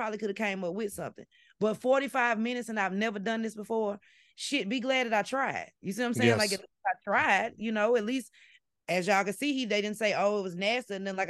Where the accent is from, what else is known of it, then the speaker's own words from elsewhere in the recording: Mississippi, United States; I'm like, first of all, fucker, I'm from Mississippi. Nobody's really fusing Japanese and French cuisine around here.